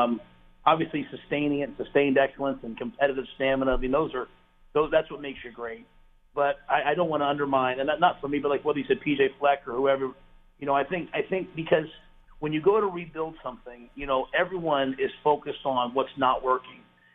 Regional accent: New York City, New York, United States; also born or lived in Pennsylvania; I grew up in New York City and I lived in Pennsylvania. I'm maybe not from Texas

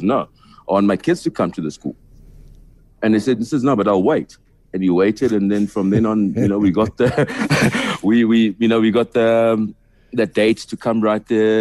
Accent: Soweto, Gauteng, South Africa; born and bred in Soweto. That's where I'm from. You know, from day one. I understand concrete, the streets.

